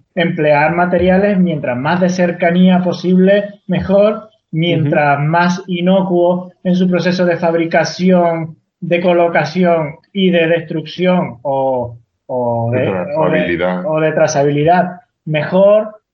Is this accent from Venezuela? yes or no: yes; Venezuela; moved away as an adult; now in Spain; yo soy de Venezuela, emigré aquí a España con 20 años y antes estuve en Estados Unidos también unos meses, pocos meses. He estado viviendo en islas, ¿no? En sitios no, en sitios insulares